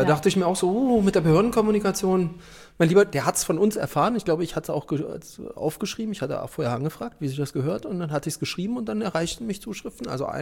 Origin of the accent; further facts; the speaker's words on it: East Germany, Germany; Weil ich noch Russisch spreche als Ossi.